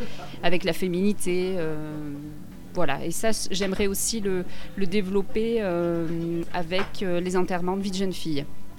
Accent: Aurillac, Auvergne-Rhône-Alpes, France; Alors oui, je suis du Cantal, je suis d'Aurillac.

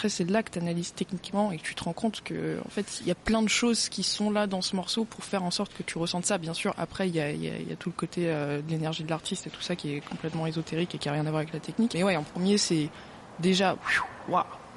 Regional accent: Vitry-sur-Seine, Île-de-France, France; dans la maison dans laquelle j'ai grandi, qui est à Vitry-sur-Seine, donc qui était l'atelier d'artiste de mon père.

